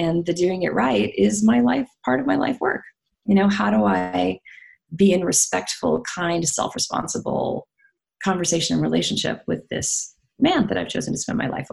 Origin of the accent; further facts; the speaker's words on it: Midwest, United States; you know, I grew up in the Midwest.